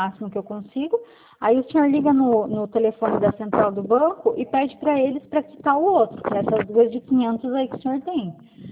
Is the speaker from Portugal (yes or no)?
no; Paraná, Brazil; Então, eu sou aqui do Paraná.